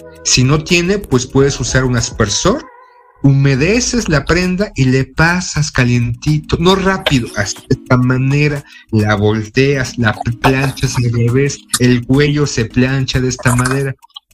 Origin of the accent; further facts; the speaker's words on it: Mexico; porque como mexicano hay que respetar a nuestras mamases